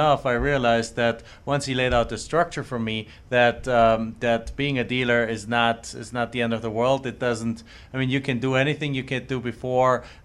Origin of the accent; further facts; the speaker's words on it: Germany; English is a second language; moved away; I came from Germany, and my English was somewhat limited